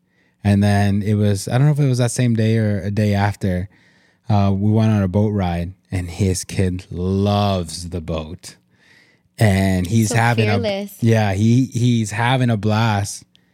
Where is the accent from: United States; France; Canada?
Canada; I come from Canada. I've been in forests.